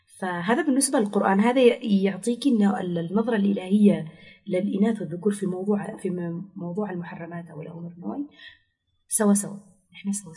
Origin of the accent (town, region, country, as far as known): Yemen